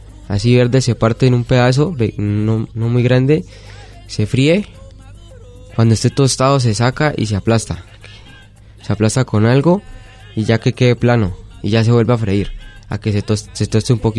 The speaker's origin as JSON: {"language": "Spanish", "town": "Cali", "region": "Valle del Cauca", "country": "Colombia", "said": "Yo soy como soy de Cali, nos gusta mucho la salsa."}